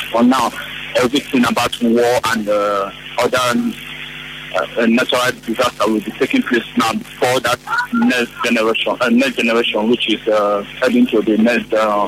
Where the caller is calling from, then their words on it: Port Harcourt, Rivers, Nigeria; I'm calling in from Port Harcourt.